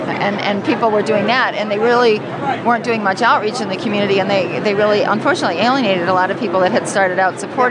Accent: New Haven, Connecticut, United States; Like, I'm from New Haven, and we had an occupation that lasted 6 months on the New Haven Green

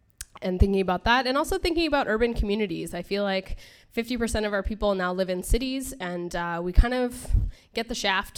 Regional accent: Mississauga, Ontario, Canada; now in Toronto, Canada; I grew up in Mississauga in Port Credit on Mississauga's New Credit territory, and I currently live in Toronto

